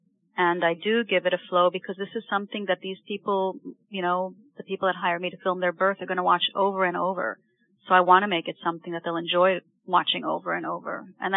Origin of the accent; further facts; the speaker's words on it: Israel; English is a second language; I wasn't even able to read that kind of English at the time, growing up in Israel in particular.